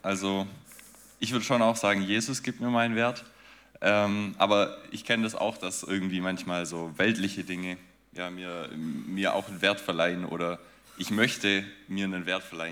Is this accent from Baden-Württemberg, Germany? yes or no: yes; Mössingen, Baden-Württemberg, Germany; Also ich komme aus Mössing.